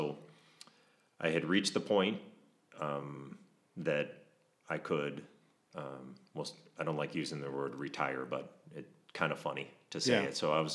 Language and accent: English; Illinois, United States; So I grew up in Illinois. I went to Iowa State, actually, which is where I met my wife.